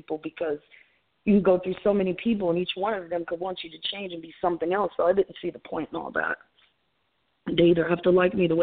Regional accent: Ohio, United States; now in Delaware, United States; I want to go home, for one, because I live in Delaware, but I'm from Ohio, so I guess I got lucky on that.

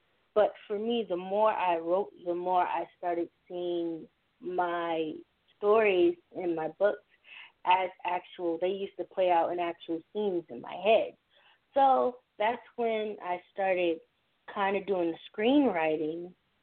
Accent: Baltimore, Maryland, United States; also born or lived in Howard County; I moved from Baltimore to Baltimore County to Howard County.

